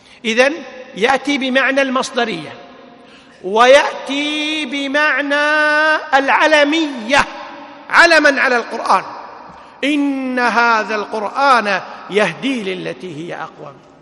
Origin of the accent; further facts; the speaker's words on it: Kuwait; مثل ما يقولون عندنا بالكويت خليك قد الكلمة هذه